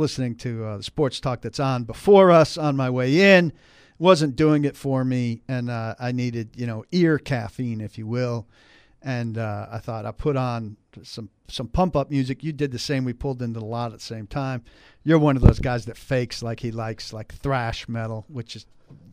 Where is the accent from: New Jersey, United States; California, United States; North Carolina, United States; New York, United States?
New Jersey, United States; Now, I'm from New Jersey. I know New Jersey rock and roll.